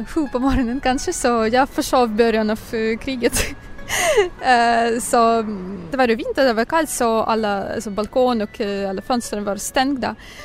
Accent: Crimea, Ukraine; Danish is a second language; moved away as an adult; now in Kyiv, Ukraine; Først kommer jeg fra Krimhalvøen. Og år 2014 flyttede jeg til Kiev.

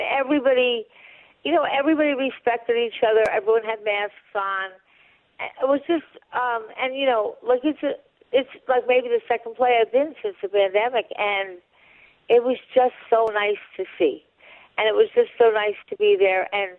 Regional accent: New York, United States; And I grew up on Long Island, so when I moved into the city, in a way, I really grew.

